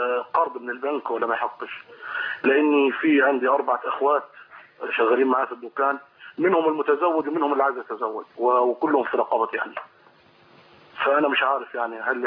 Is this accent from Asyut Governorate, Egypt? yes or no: yes; Asyut, Asyut Governorate, Egypt; والله أنا تاجر أخشاب من أسيوط،